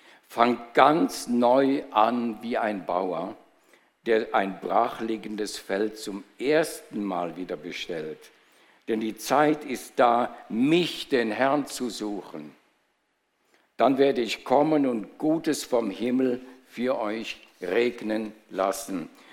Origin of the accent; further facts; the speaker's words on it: Germany; moved away as an adult; now in Switzerland; Also, habe nur die ersten 20 Jahre im großen Kanton verbracht.